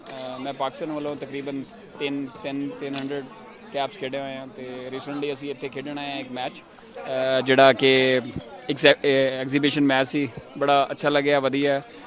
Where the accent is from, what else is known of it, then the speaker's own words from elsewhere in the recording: Bahawalpur, Punjab, Pakistan; ਮੈਂ ਪਾਕਿਸਤਾਨ ਬਾਬਲਪੁਰ ਤੋਂ ਬਿਲੋਂਗ ਕਰਦਾ, ਮੁਲਤਾਨ ਦੇ ਨੇੜੇ ਆ।